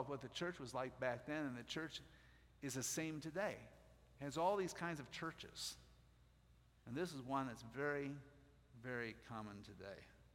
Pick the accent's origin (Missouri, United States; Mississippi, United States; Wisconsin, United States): Wisconsin, United States; Milwaukee; We're from Milwaukee area. Every festival we have has their food.